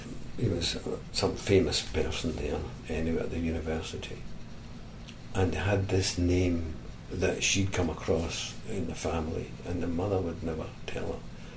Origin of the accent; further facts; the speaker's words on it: Scotland, United Kingdom; I was working with Americans as a tour manager, and I came from Scotland.